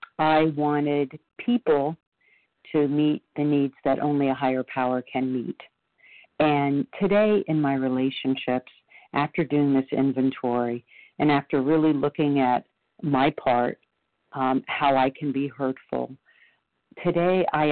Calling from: Florida, United States; I'm calling from Florida.

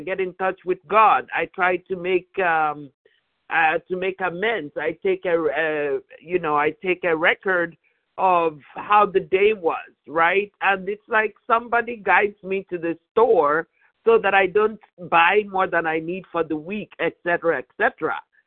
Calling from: California, United States; I'm calling from California.

